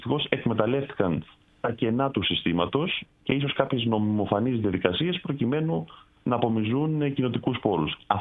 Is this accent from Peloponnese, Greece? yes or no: no; Crete, Greece; εγώ βάζω μέσα και την Κρήτη, τον τόπο μου